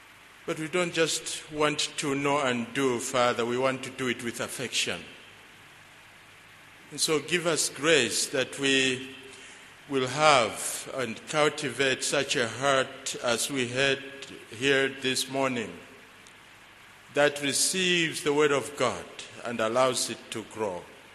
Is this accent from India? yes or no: yes; North India, India; I'm also from India. So today you are, I think, hearing from India. In the morning, the man that spoke was from South India. I am from North India.